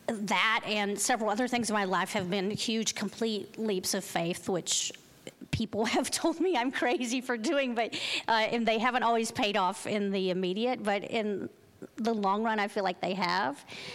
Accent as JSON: {"language": "English", "region": "Texas", "country": "United States", "lives_now": "Los Angeles, United States", "said": "And to say, oh, I'm a proud Christian and I'm a Texan, that can scare people here in LA, you know."}